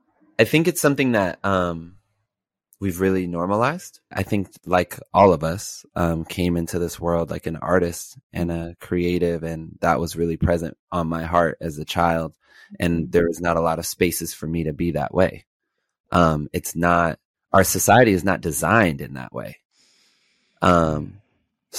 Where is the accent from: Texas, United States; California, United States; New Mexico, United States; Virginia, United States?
California, United States; Los Angeles; So going back to my story, I grew up in Los Angeles during the time of zero tolerance.